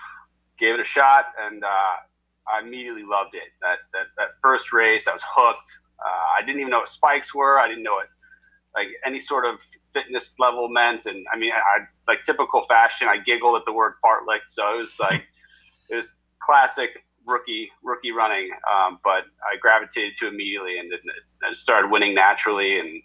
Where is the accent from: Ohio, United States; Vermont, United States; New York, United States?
Vermont, United States; I grew up playing every sport you could imagine.